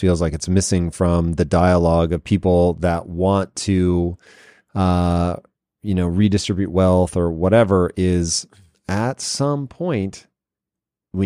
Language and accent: English; Tacoma, Washington, United States; So I grew up in Tacoma, Washington, not particularly educated on this kind of stuff